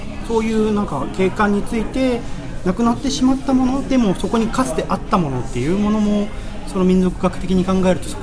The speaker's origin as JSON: {"language": "Japanese", "town": "Kanda", "region": "Tokyo", "country": "Japan", "tie": "born or raised there", "said": "自分の地元の神田っていうエリアとか、そこら辺のエリアを掘り下げて"}